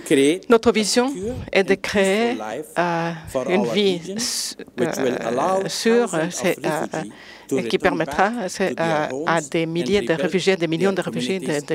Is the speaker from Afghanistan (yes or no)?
yes; Afghanistan; Je viens d'Afghanistan